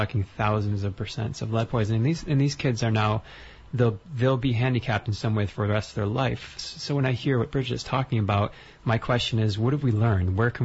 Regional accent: Detroit, Michigan, United States; I'm from, like you said, I'm from Metro Detroit

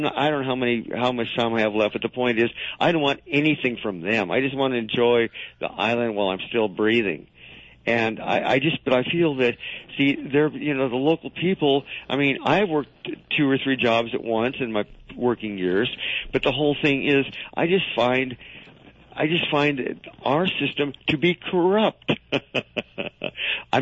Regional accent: California, United States; born there; when I was born in California, there was 3 million. Now there's about 40 million.

